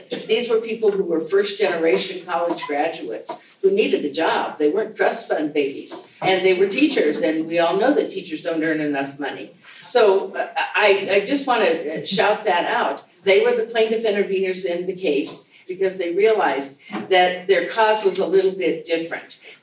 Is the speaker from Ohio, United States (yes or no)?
no; Colorado, United States; So I am not from Denver. I've never worked in Denver. I grew up in rural Colorado.